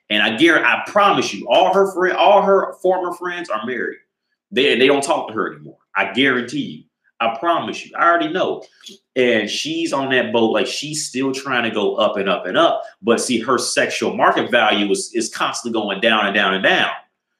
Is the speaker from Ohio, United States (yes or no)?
yes; Ohio, United States; the reason I knew Stormy Daniels had like completely fallen off was because I'm from Ohio.